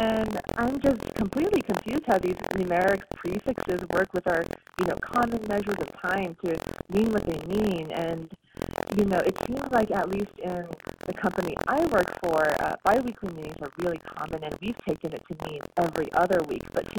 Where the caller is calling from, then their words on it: Seattle, Washington, United States; I'm calling in from Seattle.